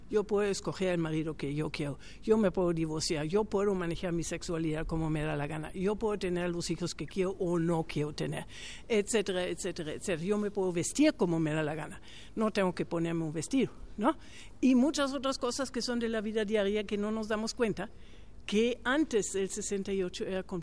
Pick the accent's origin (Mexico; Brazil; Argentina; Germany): Germany; Spanish is a second language; Yo soy alemana, sí.